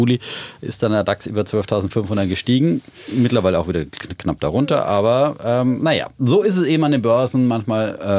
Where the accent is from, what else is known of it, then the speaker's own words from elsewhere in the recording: Bavaria, Germany; wir Franken sagen uns halt beim Vornamen.